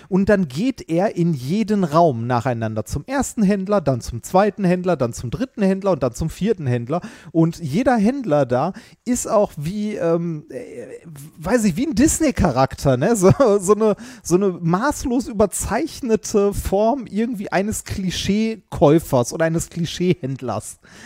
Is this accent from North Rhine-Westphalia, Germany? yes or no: yes; North Rhine-Westphalia, Germany; Ich bin auch im Ruhrgebiet groß geworden.